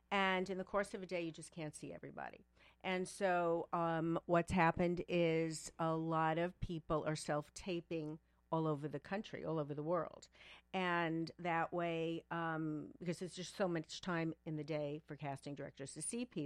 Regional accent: Queens, New York, United States; I don't know why I said Florida, but Queens. I'm from Queens, so I should know this.

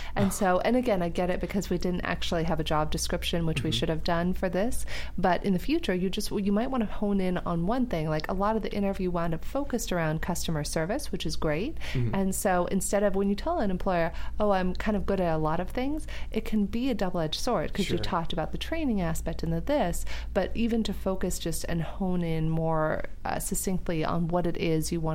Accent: Arizona, United States; I grew up in Arizona, but my long-term plan had always been for me to land in California

